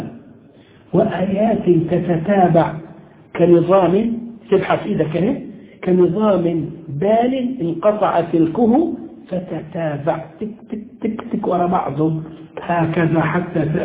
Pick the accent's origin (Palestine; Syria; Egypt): Egypt; سميهم بلطجية عندنا في مصر وشبيحة في الشام